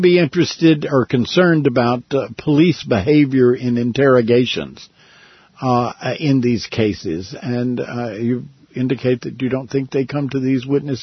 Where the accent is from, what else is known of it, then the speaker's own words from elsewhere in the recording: Texas, United States; cases that I am familiar with because I'm from Texas are Rendell Dell Adams, Clarence Brantley.